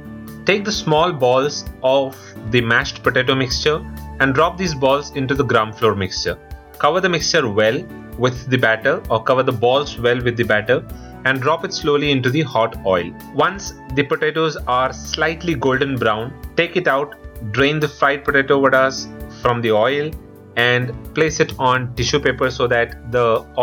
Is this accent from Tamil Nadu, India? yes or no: no; Mumbai, Maharashtra, India; I was born and brought up in Bombay, and this was one of our favorite foods in our childhood.